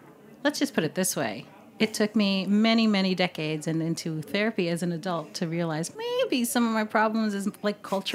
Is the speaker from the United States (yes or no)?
yes; New York, United States; born there; I was born in New York, yeah.